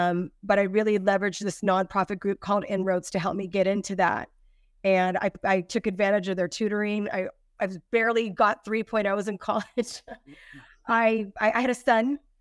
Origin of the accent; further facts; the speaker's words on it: La Mirada, California, United States; I'm local from Santa Fe, from La Mirada, went to high school in Santa Fe Springs, St. Paul High School.